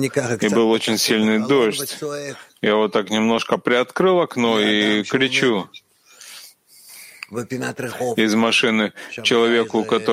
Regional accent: Rehovot, Central District, Israel; И я ему сказал, что мы из Рехобота, хотим учиться науке

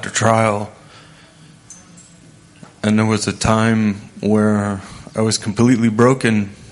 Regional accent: Texas, United States; I'm from Texas.

